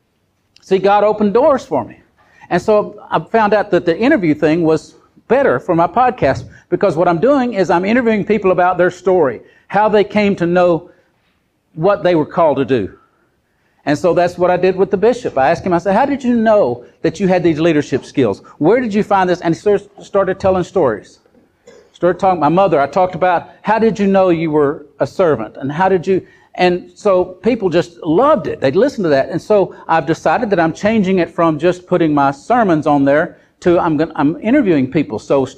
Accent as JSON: {"language": "English", "region": "Texas", "country": "United States", "tie": "born or raised there", "said": "I'm born and raised in Texas, but I was born north of Dallas, so I've never been in those places."}